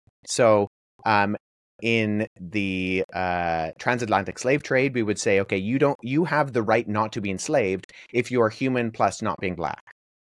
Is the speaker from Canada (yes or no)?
yes; Canada; I'm Canadian